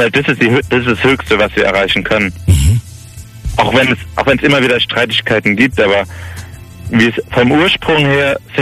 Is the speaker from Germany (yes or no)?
yes; Rhineland-Palatinate, Germany; In Hettenheim in der Nähe. Also ich komme aus der Pfalz.